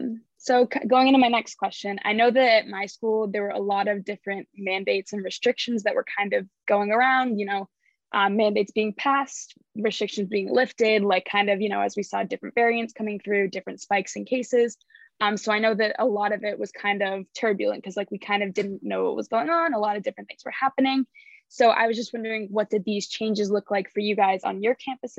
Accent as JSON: {"language": "English", "region": "Massachusetts", "country": "United States", "said": "and I'm from Massachusetts, so it's about like a 6 hour by train or by car."}